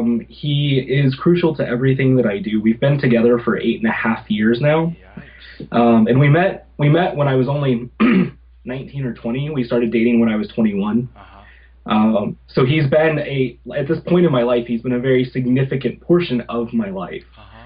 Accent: Missouri, United States; now in St. Louis, United States; Well, I grew up in a small town in Missouri, a bit south of St. Louis, where I live now.

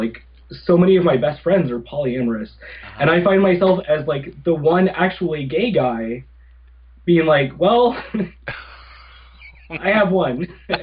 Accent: Missouri, United States; now in St. Louis, United States; Well, I grew up in a small town in Missouri, a bit south of St. Louis, where I live now.

